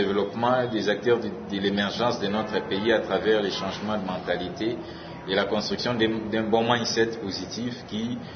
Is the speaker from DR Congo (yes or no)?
yes; DR Congo; lorsque nous naissons en tant que Congolais, c'est qu'il sous-entend que naturellement et divinement, la RDC c'est notre nation